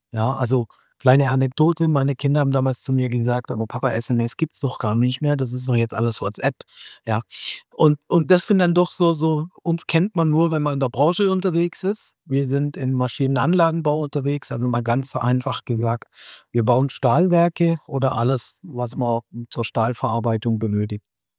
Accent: Baden-Württemberg, Germany; Selber komme ich aus dem Süden, wohne weit unten im Süden, in der Nähe von Stuttgart oder Tübingen, kennen viele ganz gut. Bin dort auch fest verankert, bin also ein sogenannter Wochenpendler oder Wochenendpendler.

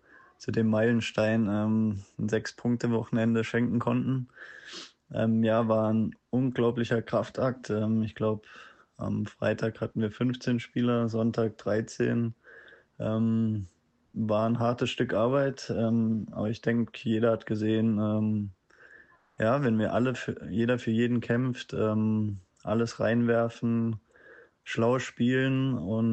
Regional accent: Freiburg, Baden-Württemberg, Germany; Ich komme aus Freiburg, ist meine Heimatstadt, die ganze Jugend dort verbracht.

